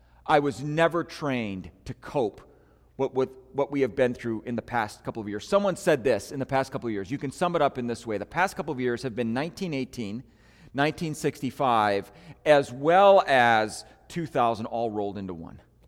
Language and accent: English; Milwaukee, Wisconsin, United States; moved away; I'm not originally from there. I'm a Midwestern guy. I'm from Wisconsin originally, so Milwaukee area.